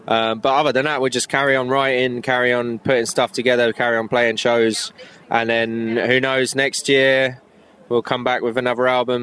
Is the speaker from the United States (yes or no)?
no; London, United Kingdom; I'm from London